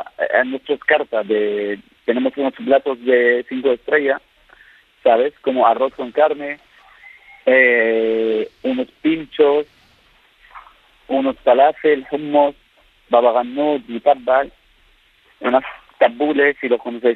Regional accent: Syria; Bueno, en Siria no tenemos casa ahora, no tenemos nada... No podemos volver en el momento.

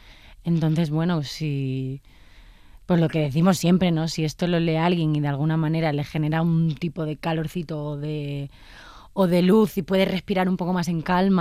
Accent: Badajoz, Extremadura, Spain; cosas que para mí son importantes de mi adolescencia en Badajoz

